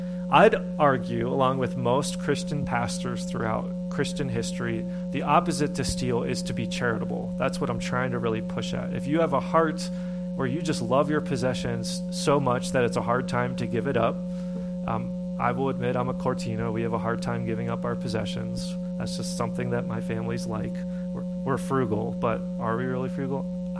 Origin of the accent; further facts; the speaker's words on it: Pittsburgh, Pennsylvania, United States; where I grew up in Appalachia, the heart of Appalachia, Pittsburgh, or northern Appalachia